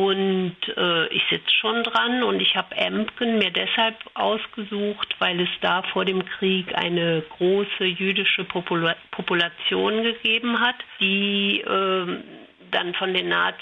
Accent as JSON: {"language": "German", "town": "Cologne", "region": "North Rhine-Westphalia", "country": "Germany", "tie": "born there", "said": "Meine eigenen Wurzeln liegen im Rheinland. Ich bin in Köln geboren."}